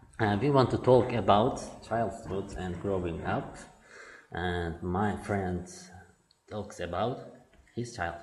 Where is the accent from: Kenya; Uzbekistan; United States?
Uzbekistan; I am from Uzbekistan. I think you don't know where it is because it's not a popular country. It's the middle of Asia.